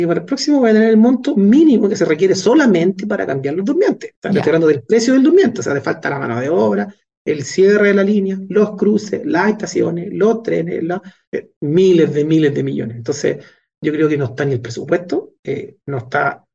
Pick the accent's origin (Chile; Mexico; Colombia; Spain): Chile; Talca, Maule; me crié en Talca y pasaba metido en tren, tomaba ramal a la Constitución en verano